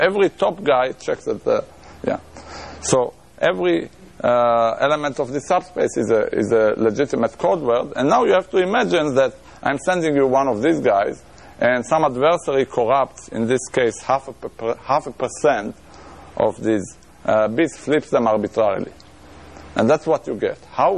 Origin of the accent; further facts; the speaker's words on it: Israel; accent: Israeli; English is a second language; not to mention my Israeli accent that is adding to the problem.